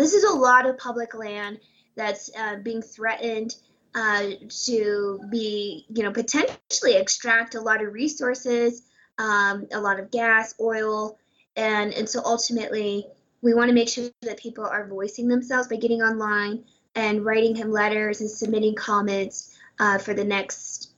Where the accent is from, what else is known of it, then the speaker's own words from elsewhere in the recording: United States; You know, as Native American people, we have been struggling for a very long time through systems of genocide and oppression and fighting for what's rightfully ours.